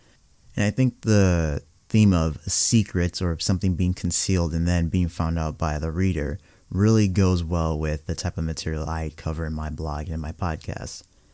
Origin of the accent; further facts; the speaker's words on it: Nigeria; I myself, I'm Nigerian.